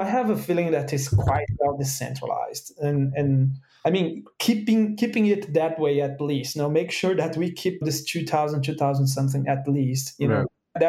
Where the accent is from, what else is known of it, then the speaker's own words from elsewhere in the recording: Brazil; I run a validator in South America. I'm from Brazil.